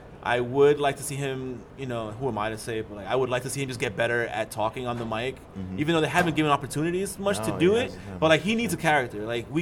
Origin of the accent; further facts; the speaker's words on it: Queens, New York, United States; Like, I'm from Queens. I'm from New York.